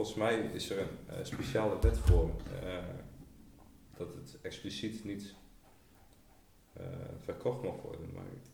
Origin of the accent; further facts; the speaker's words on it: Netherlands; wij zijn als Nederlanders als winnaars uit de Tweede Wereldoorlog gekomen.